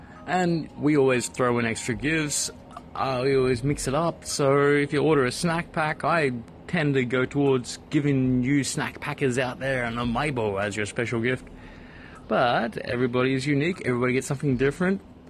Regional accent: Australia; now in Tokyo, Japan; because I'm Australian, and in Australia we're looking at around about 50 degrees.

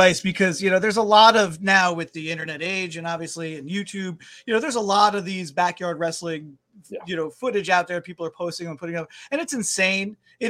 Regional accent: New York, United States; So it's like, yeah, I grew up basically in New York.

